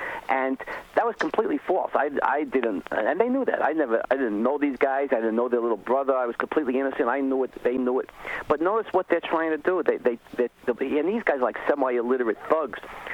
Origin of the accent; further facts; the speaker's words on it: Brooklyn, New York, United States; I'm from Brooklyn.